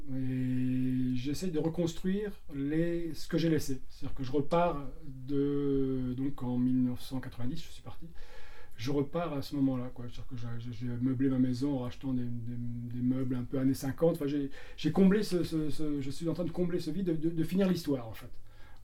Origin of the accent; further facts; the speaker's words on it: Brittany, France; moi je suis breton hein, quand même d'origine, donc je retrouve ici mon enfance, même si mon enfance n'était pas dans le Cap. Hein. On a vécu avec mes parents sur une île des Glénans, on a vécu près de Concarneau, on a vécu dans le nord, ce qui s'appelait les Côtes du Nord à l'époque